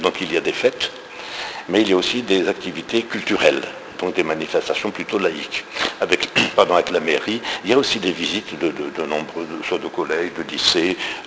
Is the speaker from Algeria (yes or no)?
yes; Algeria; Alors, André Chabat, qui est président, et moi-même et d'autres, nous sommes d'Algérie. Donc en 1870, nos parents, nos grands-parents effectivement, ou nos arrière-grands-parents, étaient juifs algériens, ils n'étaient pas français.